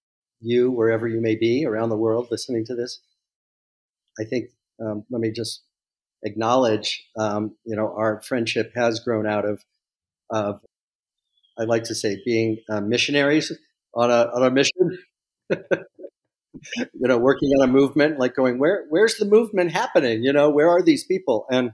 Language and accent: English; Los Angeles, California, United States; I grew up mostly in Los Angeles, and I was around the entertainment industry